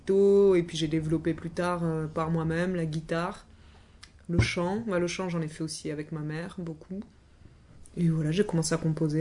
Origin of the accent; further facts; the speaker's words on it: Occitanie, France; je viens du Tarn dans un petit trou paumé que probablement personne ne connaît. Et j'ai grandi dans une famille de musiciens